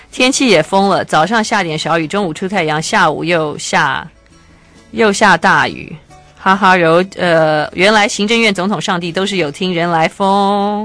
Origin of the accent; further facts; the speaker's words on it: Taiwan; 因为我们台湾人怎样都超优越，人家怎样都是暗黑共产党